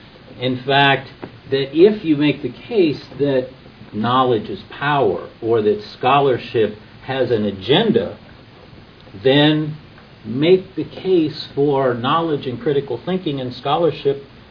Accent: United States; And I say that as an American, as an educator

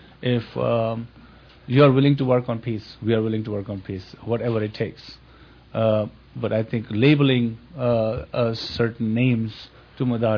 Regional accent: Karachi, Sindh, Pakistan; I'm from Karachi

